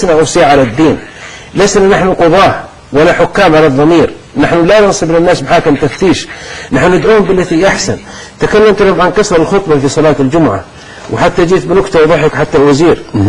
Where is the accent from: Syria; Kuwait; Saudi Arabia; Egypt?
Saudi Arabia; قلت هذا شأن جزائري، أنا سعودي والترشيح والانتخاب شأن جزائري